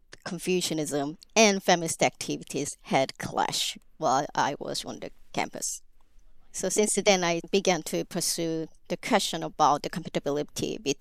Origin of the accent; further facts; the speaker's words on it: South Korea; English is a second language; I'm from South Korea, which is arguably the most Confucian modern society.